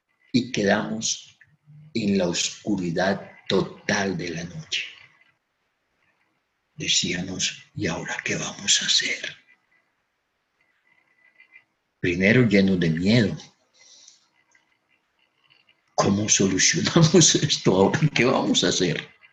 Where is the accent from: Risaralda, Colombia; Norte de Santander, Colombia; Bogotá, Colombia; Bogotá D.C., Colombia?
Norte de Santander, Colombia; Pamplona; Me fui para Pamplona, para mi ciudad natal, y allí me involucré